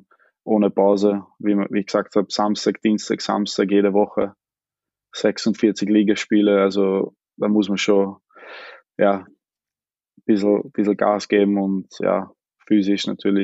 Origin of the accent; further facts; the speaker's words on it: Austria; now in England; wie ich weggegangen bin aus Österreich, hätte ich mir wahrscheinlich nicht gedacht, dass ich jetzt 18 Jahre schon in England bin